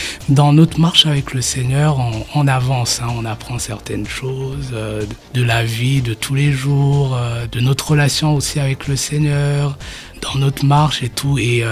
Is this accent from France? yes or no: no; Burundi; first language Kirundi; j'avais déjà fait deux albums dans ma langue natale, le Kirundi.